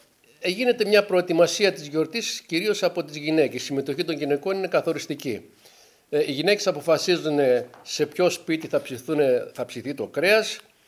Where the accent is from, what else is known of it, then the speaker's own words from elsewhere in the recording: Mikropoli, Eastern Macedonia and Thrace, Greece; Είμαι από τη Μικρόπολη, ένα πολύ όμορφο χωριό στους πρόποδες του Μενίκιου, εκεί όπου συναντιέται το Μενίκιο με το όρος Φαλακρό, που χωρίζει το όρος Φαλακρό από το Μενίκιο. Ένα γραφικό χωριό, πανέμορφο.